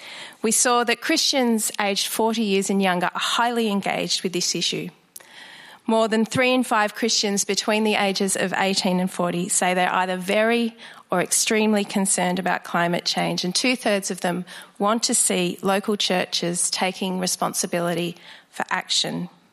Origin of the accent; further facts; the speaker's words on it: Sydney, New South Wales, Australia; now in Melbourne, Australia; Before I moved to Melbourne in the late 2000s, I'm originally from Sydney